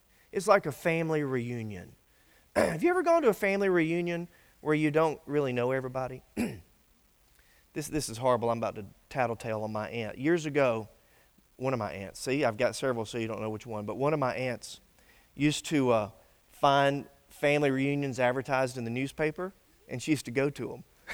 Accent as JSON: {"language": "English", "town": "Griffin", "region": "Georgia", "country": "United States", "tie": "born or raised there", "said": "I grew up in Griffin, and my church group used to come over here."}